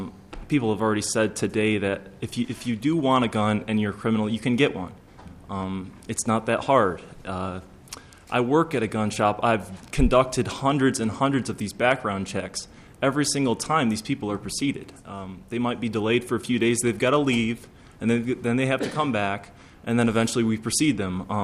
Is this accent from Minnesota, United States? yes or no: yes; Bloomington, Minnesota, United States; I'm from Bloomington, Minnesota.